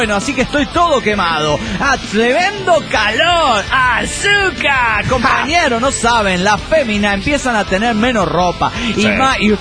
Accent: Cuba; now in Miami, United States; Soy el cubano disidente.

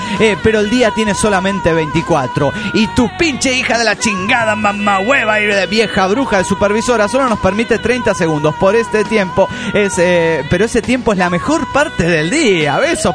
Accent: Bolivia; now in Venezuela; soy un estudiante boliviano que estudia en la Universidad Marítima del Caribe.

